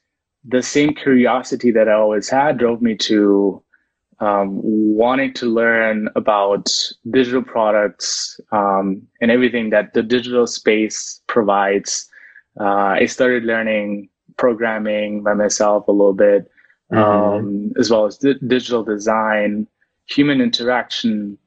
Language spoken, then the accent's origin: English; Germany; Yeah, definitely more German, since I grew up in Germany. So all my friends were German.